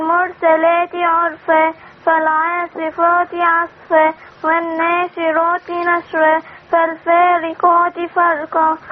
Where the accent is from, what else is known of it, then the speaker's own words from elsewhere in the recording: Kuwait; انا من الكويت.